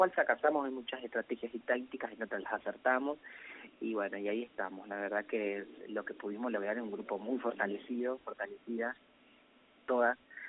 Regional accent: Nogoyá, Entre Ríos, Argentina; soy una activista, digamos, que trasciende independiente de Nogoyá

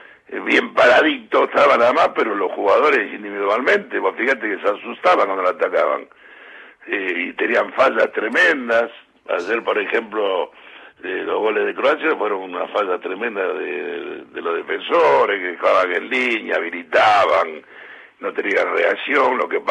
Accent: Argentina; siempre somos argentinos

